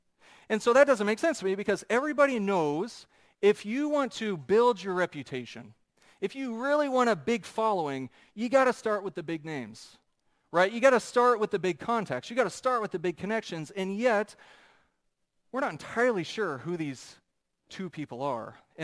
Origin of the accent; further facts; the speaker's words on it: Wathena, Kansas, United States; If I were to say, I am from Wathena, Kansas, show of hands, would anybody have any idea what that is?